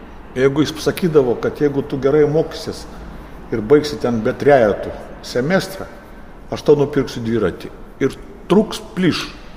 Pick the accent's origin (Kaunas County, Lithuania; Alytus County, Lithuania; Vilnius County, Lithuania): Kaunas County, Lithuania; Kaunas; gimiau tokiam ypatingam rajone, Šančiuose aš užaugau.